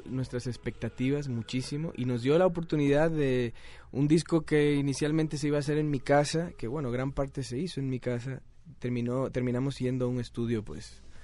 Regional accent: Dominican Republic; Yo soy dominicano, entonces tengo pues todo ese bagaje de música

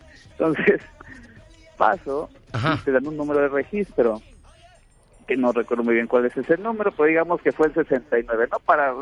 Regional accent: Mexico; accent: Mexican; yo con mi pobre acento mexicano intentando... que no pensaran que venía de espía

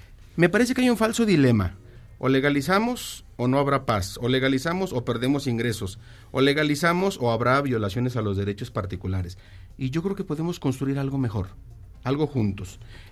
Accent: Jalisco, Mexico; Yo fui alcalde de mi tierra en los Altos de Jalisco, 2004-2006

